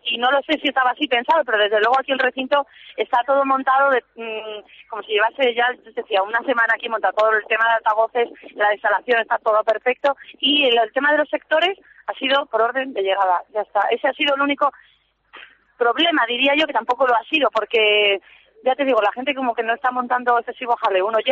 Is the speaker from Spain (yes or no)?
no; El Salvador; yo soy de El Salvador, entonces el clima es lo que más extraño de El Salvador.